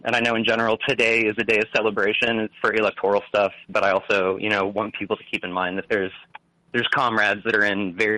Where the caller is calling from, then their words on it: Texas, United States; I'm calling from the beautiful hill country of Texas.